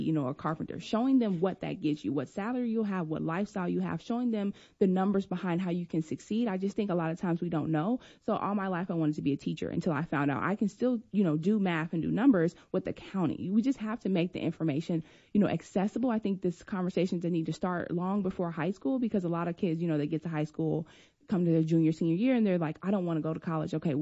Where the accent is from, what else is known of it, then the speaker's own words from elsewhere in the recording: Chicago, Illinois, United States; You know, I'm from Chicago, where an area where gangs, drugs, and violence, you know, took a lot of the youth.